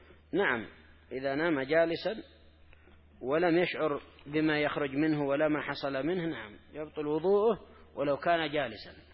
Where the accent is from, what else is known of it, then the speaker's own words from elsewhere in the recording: Yemen; ومن فضل الله عندنا في اليمن، يعني لما كانوا قبائل